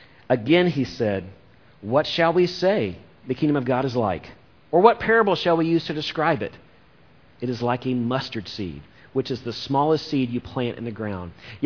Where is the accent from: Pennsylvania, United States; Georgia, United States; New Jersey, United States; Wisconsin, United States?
Georgia, United States; Atlanta; yeah, I'm from Atlanta, Georgia. And growing up there and spending a lot of time even in Alabama before I came down here